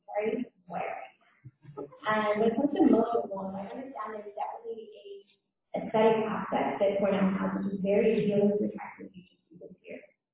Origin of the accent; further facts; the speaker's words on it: Bermuda; So I'm from Bermuda, very big on saving the turtles.